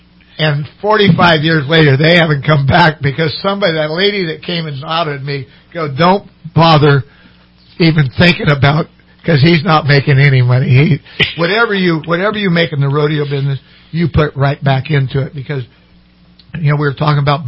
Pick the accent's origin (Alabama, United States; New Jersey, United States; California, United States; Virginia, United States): California, United States; Red Bluff; I grew up around the Owens family, and they were big cattle. They still are big cattle country people in Red Bluff.